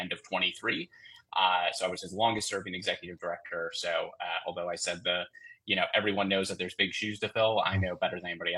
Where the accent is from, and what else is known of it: Two Rivers, Wisconsin, United States; born or raised there